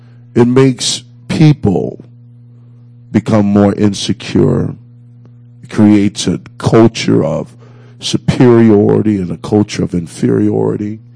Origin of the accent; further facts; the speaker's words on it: Indianapolis, Indiana, United States; I'm not from here. I'm from Indianapolis. I'm just a preacher.